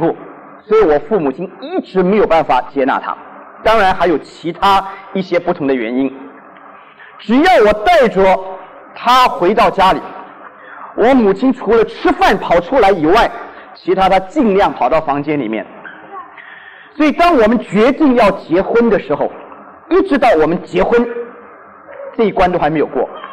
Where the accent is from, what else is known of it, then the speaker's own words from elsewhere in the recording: Guangdong, China; 我昨天讲我是广东人，